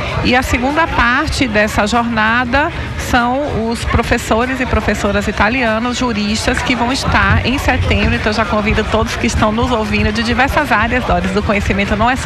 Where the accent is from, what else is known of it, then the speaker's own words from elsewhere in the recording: Brazil; mas principalmente para a gente também melhorar a nossa estima enquanto brasileiro e brasileira pesquisadora